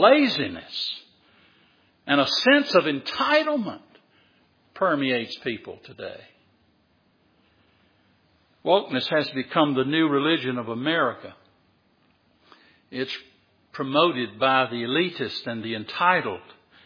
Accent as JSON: {"language": "English", "region": "the South", "country": "United States", "said": "I'm a Southerner through and through."}